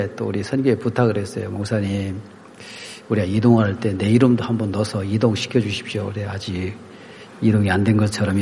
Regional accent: Gangwon, South Korea; 저도 원래 강원도 사람이었는데 돌다 보니까 또 다시 여기로 왔습니다.

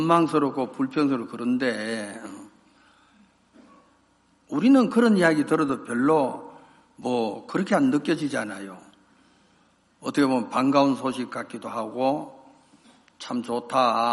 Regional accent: Gumi, North Gyeongsang, South Korea; 저는 구미예요. 한국 구미.

